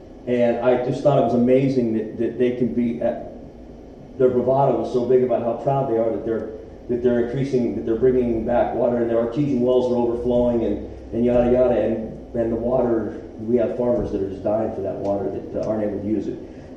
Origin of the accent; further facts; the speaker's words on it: California, United States; We're from Southern California.